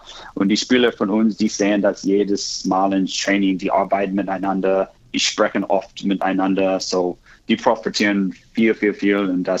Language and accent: German; Texas, United States; German is a second language; now in Germany; ich komme aus Texas.